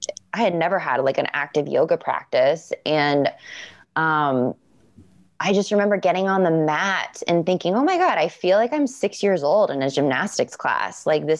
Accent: Florida, United States; We had a family cabin up in North Carolina. I grew up in Florida, and just going on hikes with our family when we did that.

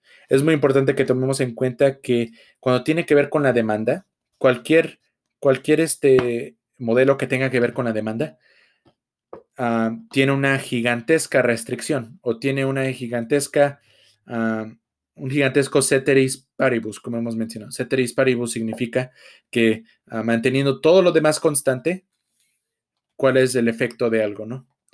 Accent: Mexico; pero yo soy de México y pues en México consumimos mucho los frijoles

